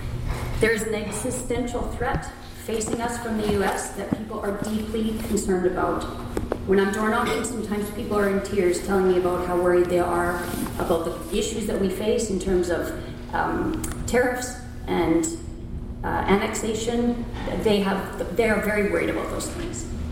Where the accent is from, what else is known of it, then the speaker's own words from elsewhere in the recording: Alberta, Canada; born there; I was born in Alberta and I learned about rivers there, learned to fall in love with them. I've been defending rivers since I've lived in this community.